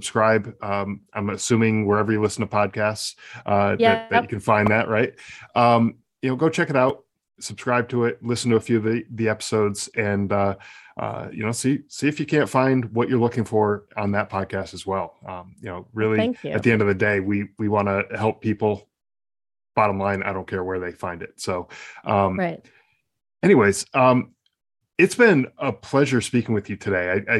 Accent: United States; And I, just as an American here

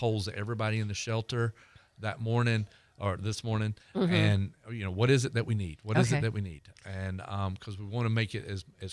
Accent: North Carolina, United States; Sorry, I'm from North Carolina, so it kind of comes out a little bit funny sometimes.

